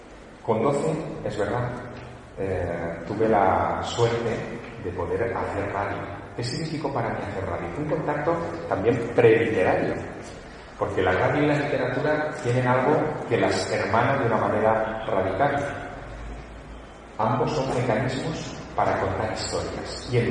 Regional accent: Teruel, Aragon, Spain; born or raised there

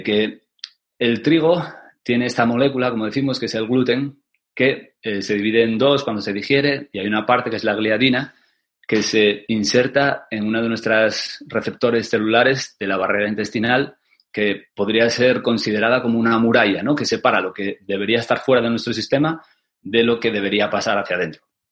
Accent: Asturias, Spain; aquí en mi pueblo, en Asturias, donde vivo

